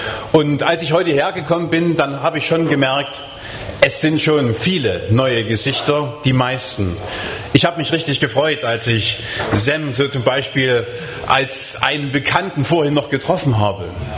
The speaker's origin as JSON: {"language": "German", "town": "Gebirge", "region": "Saxony", "country": "Germany", "said": "ich komme aus Deutschland, aus Sachsen, aus dem Erzgebirgskreis, aus Marienberg und dort aus einem kleinen Ort, der heißt Gebirge. Gebirge im Erzgebirge, schon ein Kuriosum."}